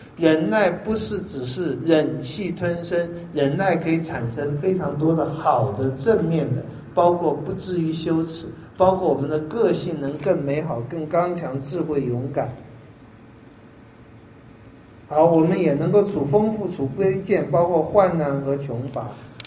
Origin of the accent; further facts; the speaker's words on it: Taiwan; 以前都讲到我们台湾人这样